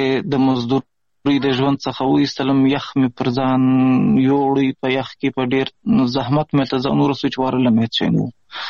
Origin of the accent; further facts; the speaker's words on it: Pishin, Balochistan, Pakistan; د افغانستان د غزنی ولایت اوسېدونکی یم د مهاجرت شپې ورځې په پاکستان کې تیروم په پاکستان کې زیږیدلی یم د کوټې سره نږدې پښین ښار ګوټي ورته وایي په دې پښین ښار کې اوسېږم